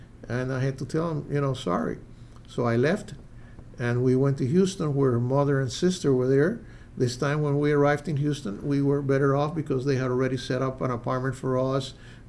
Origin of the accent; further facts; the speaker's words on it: Cuba; moved away; The government of Mexico will not give me a working visa because I was from Cuba.